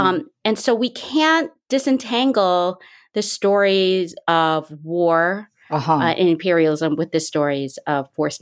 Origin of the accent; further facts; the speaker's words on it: Michigan, United States; But Michigan is my home. I am born and raised in Michigan. And so I just love this state so much.